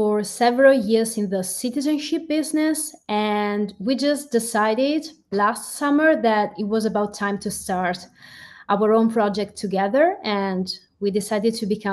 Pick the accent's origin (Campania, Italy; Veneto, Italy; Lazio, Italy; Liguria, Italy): Veneto, Italy; Elena and myself, we are from Veneto.